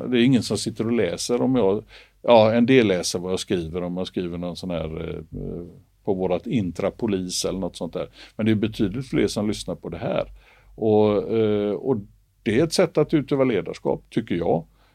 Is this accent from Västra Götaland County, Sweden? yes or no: yes; Gothenburg, Västra Götaland County, Sweden; jag är uppväxt i Göteborg och hade massa kompisar som jag växte upp ihop med som inte var poliser.